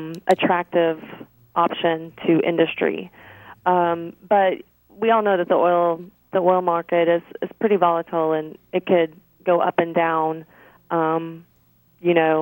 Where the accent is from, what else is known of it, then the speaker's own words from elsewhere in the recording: Texas, United States; I'm from the South, so.